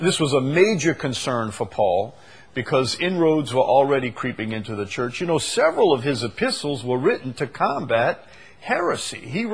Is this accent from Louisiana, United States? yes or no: yes; St. Bernard, Louisiana, United States; See, I'm from St. Bernard. And down in St. Bernard, we had a fellow who used to, he was a trawler.